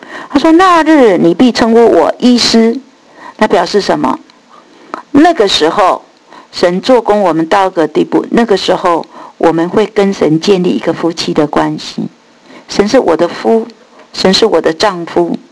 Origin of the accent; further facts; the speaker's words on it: China; 这个诚实呢，不是我们中国人讲的那个 honest 哈，这个诚实是讲 faithfulness， 忠诚。